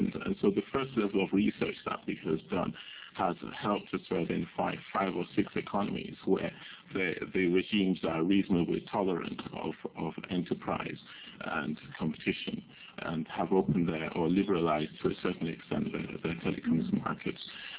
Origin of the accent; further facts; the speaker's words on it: Nigeria; I'm Nigerian